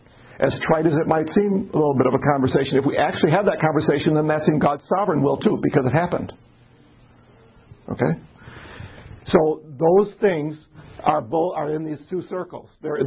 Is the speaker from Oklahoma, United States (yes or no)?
no; Chicago, Illinois, United States; now in Michigan, United States; I decide to move to Michigan. I was raised in Chicago. I decided to move to Michigan.